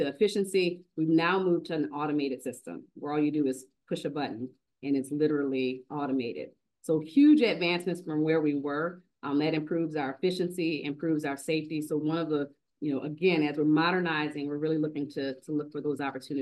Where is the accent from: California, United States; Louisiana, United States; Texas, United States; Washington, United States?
Louisiana, United States; I'm from Louisiana, so I'm all about what are we going to continue to do to make sure that we are making Louisiana the place that it needs to be